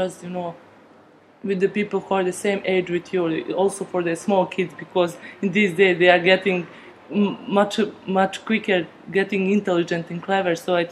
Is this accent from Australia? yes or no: no; Bosnia & Herzegovina; moved away as an adult; now in Switzerland; I'm from Bosnia. I went directly to Switzerland, Zurich